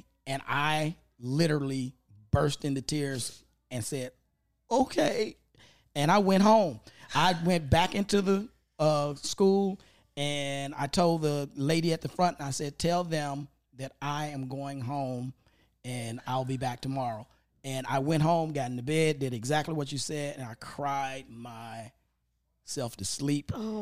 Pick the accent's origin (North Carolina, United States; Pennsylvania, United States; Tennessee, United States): Tennessee, United States; Memphis; I grew up in Orange Mound, and we didn't really do that.